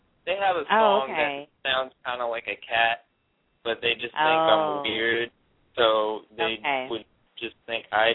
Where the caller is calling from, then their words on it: Austin, Texas, United States; I'm calling from Austin, Texas.